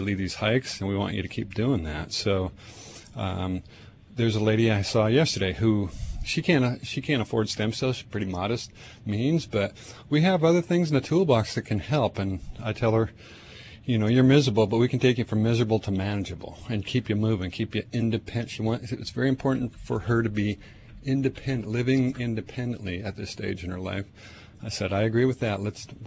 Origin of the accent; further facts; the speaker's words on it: Tacoma, Washington, United States; I grew up in Tacoma as well, kind of north, kind of near Point Defiance.